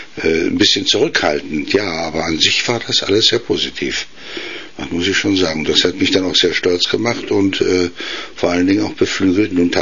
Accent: Berlin, Germany; und natürlich auch in Berlin, in meiner Heimatstadt

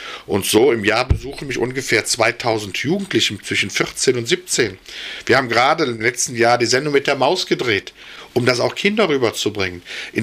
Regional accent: Cologne, North Rhine-Westphalia, Germany; wenn ich das aber als Rheinländer oder sage ich mal als Kölner möchte, dass die Asche nochmal am

